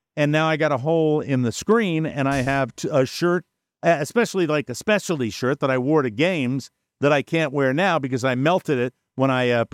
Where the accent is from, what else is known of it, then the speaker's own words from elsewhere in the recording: United States; It is opened, and I am an American